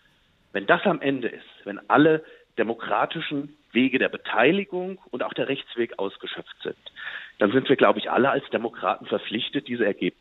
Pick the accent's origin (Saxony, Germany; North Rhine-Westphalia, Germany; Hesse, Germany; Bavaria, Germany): Hesse, Germany; Alsfeld; was bei uns im Vogelsberg betrifft, weit über 2/3 der Kreistagsabgeordneten, bei uns in Alsfeld weit über 2/3 der Stadtverordneten